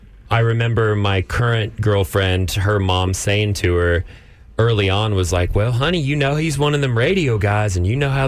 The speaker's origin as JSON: {"language": "English", "region": "Texas", "country": "United States", "tie": "born or raised there", "said": "I grew up in Texas. I've gone hunting. I've shot guns."}